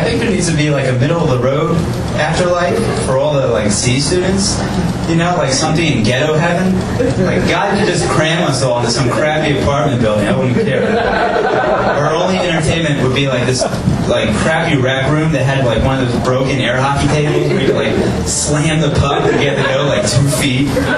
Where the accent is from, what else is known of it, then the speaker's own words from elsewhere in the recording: Ireland; because I'm Irish